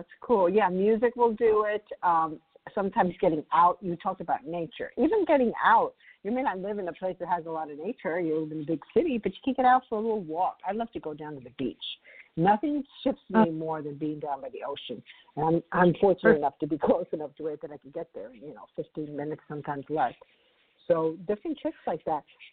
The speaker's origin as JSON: {"language": "English", "town": "New York City", "region": "New York", "country": "United States", "tie": "born or raised there", "said": "I grew up in New York City, and every neighborhood has a park. So I grew up in New York City."}